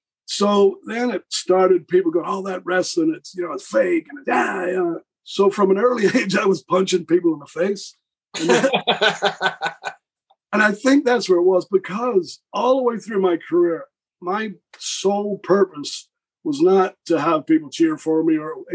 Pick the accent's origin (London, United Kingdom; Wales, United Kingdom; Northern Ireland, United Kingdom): Northern Ireland, United Kingdom; Belfast; I'm from Northern Ireland. I'm like 10 miles. Belfast, why would I be a Roman soldier?